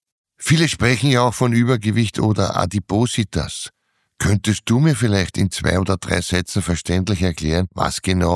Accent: Vienna, Austria; Ich bin Wiener und da gehört der Schnitzel einfach dazu.

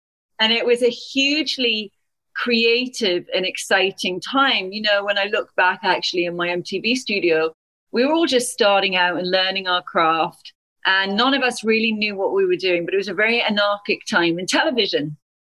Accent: Newcastle, North East England, United Kingdom; I was a girl from Newcastle. So I grew up in the northeast of England

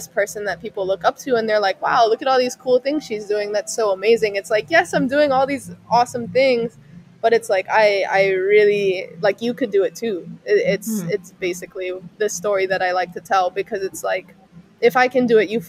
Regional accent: Hawaii, United States; coming out of high school, I was a late recruit because I was from Hawaii.

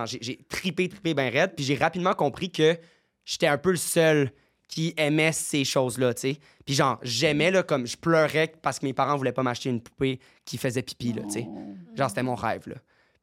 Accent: Vaudreuil, Quebec, Canada; also born or lived in Montreal; Mais je viens de Vaudreuil.

